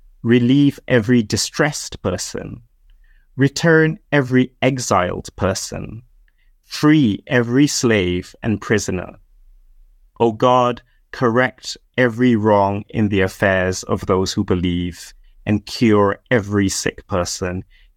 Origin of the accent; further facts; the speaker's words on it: Malaysia; now in United Kingdom; I am also an immigrant to the UK. I was born and raised in Malaysia.